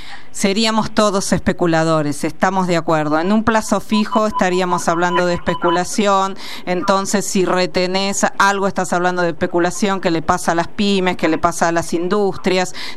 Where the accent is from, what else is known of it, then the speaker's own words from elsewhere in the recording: Carlos Casares, Buenos Aires Province, Argentina; Así que me encanta provincia de Buenos Aires, porque yo soy de Carlos Casares, mi ciudad.